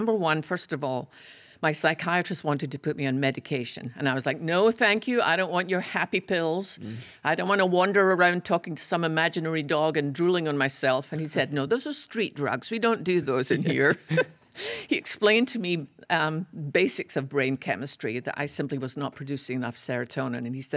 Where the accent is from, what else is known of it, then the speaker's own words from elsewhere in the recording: Scotland, United Kingdom; when growing up in Scotland, we're big on wallpaper.